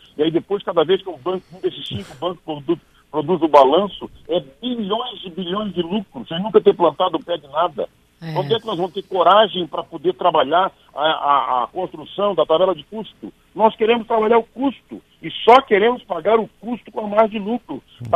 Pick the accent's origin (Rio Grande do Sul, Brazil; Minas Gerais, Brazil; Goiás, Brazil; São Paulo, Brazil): Rio Grande do Sul, Brazil; aqui no Rio Grande do Sul, da minha terra, no Bioma Pampa